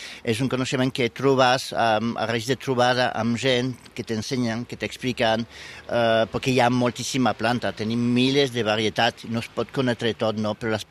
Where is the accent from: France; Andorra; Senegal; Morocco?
France; Nouvelle-Aquitaine; Catalan is a second language; Jo soc d'un poble petit al sud de Pau, un poble en un valle d'Ossó, que es diu La Reims, que està just a la frontera francesa d'Aragó amb colindant a Formigal.